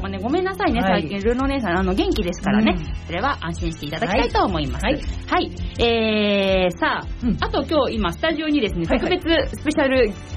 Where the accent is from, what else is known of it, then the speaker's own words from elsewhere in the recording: Kawasaki, Kanagawa, Japan; 川崎生まれ川崎育ち自称ゆめみかさき動物公園専属アイドル